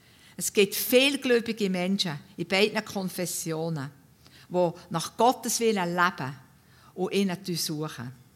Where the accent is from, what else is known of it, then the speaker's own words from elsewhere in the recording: Switzerland; Wir haben als Schweizer ja wirklich viel Grund zum Danken, dass wir so in einem wunderschönen Land leben dürfen, mit so vielen schönen Landschaften.